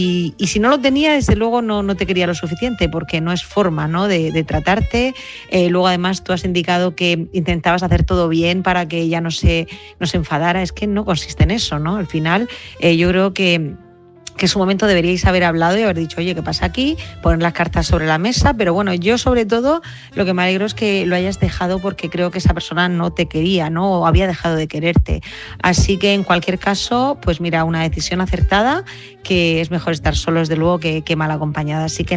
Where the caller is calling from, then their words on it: Murcia, Region of Murcia, Spain; de Murcia.